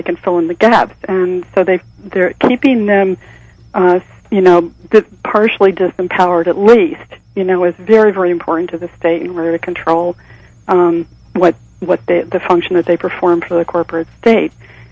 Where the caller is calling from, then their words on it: Washington, District of Columbia, United States; I'm calling from Northwest D.C.